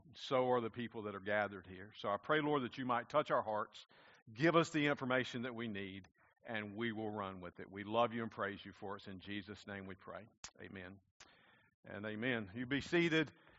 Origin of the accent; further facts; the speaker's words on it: South Carolina, United States; She was born in Georgia. I was born in South Carolina, and we basically lived in South Carolina, and we were moving to Georgia to a church.